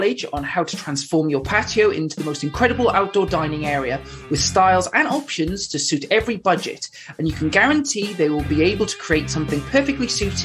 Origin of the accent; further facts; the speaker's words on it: Wales, United Kingdom; My Welsh brain can't process it no matter how hard I try.